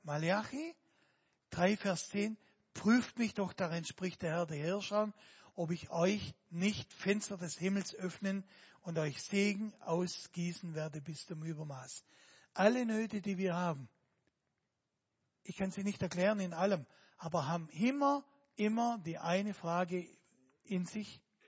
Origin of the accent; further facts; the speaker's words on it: South Germany, Germany; Ich komme ja aus Süddeutschland